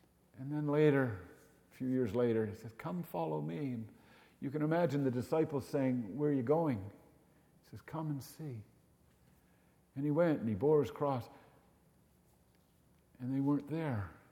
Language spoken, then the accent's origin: English; Newfoundland and Labrador, Canada; I grew up in Newfoundland, and in some parts of Newfoundland, they drop the H where it is and put it where it isn't.